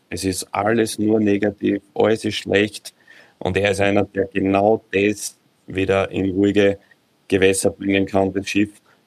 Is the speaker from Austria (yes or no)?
yes; Austria